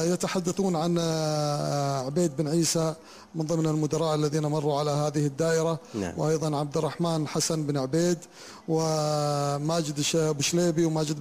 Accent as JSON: {"language": "Arabic", "region": "Abu Dhabi", "country": "United Arab Emirates", "said": "أنا طبعا أنا من أبو ظبي، فجيت إلى إمارة الشارقة، وافقت على الالتحاق بالدائرة، وكان هذا الكلام في أواخر 2008."}